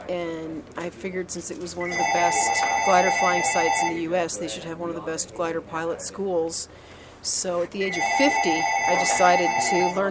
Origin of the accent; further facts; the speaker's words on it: New York, United States; moved away as an adult; also born or lived in Palo Alto; Well, I grew up in New York. I lived in Palo Alto for most of my adult life, about 22 years in Palo Alto.